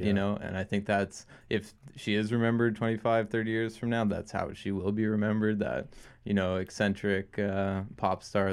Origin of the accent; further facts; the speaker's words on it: Canada; hey ladies, I'm from Canada, like my accent.